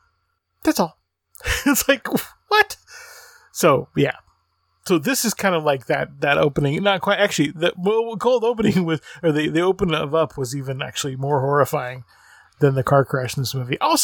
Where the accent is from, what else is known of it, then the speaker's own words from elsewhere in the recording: United States; Which offends me as an American.